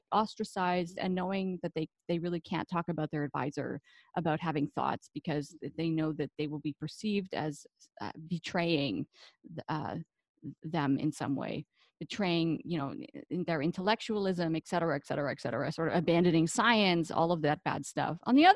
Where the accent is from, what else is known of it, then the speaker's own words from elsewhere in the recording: Canada; And, you know, I come from Canada, and our PhDs are a little longer here.